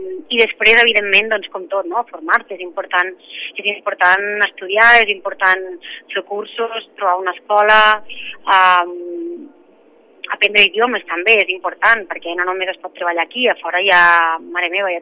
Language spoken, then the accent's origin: Catalan; Miravet, Catalonia, Spain; jo soc de Miravet, jo vaig a Miravet